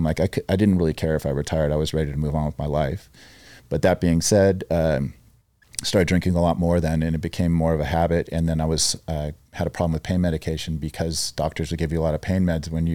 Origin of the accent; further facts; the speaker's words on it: Las Vegas, Nevada, United States; But growing up in Vegas, things happen quicker.